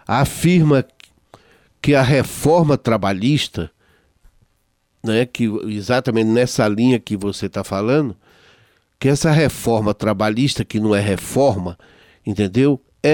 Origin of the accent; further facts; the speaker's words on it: Piauí, Brazil; eu sou do Piauí